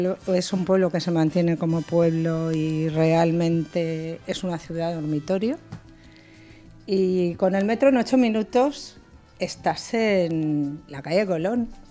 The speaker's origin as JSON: {"language": "Spanish", "town": "Picanya", "region": "Valencian Community", "country": "Spain", "said": "Porque soy picañera."}